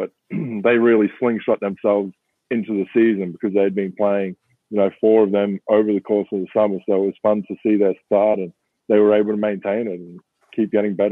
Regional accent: Australia; I grew up in Australia, I grew up in a rural community

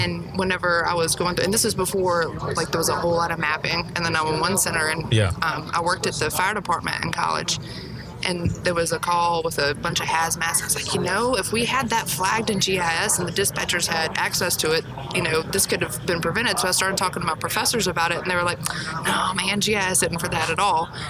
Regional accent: North Carolina, United States; You think it means something different just because I'm from North Carolina?

